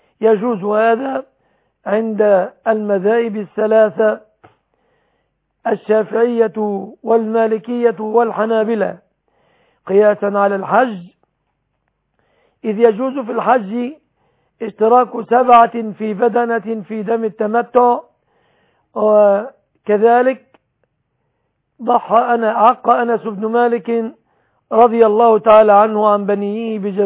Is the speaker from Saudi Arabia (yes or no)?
no; Egypt; في بلادنا مصر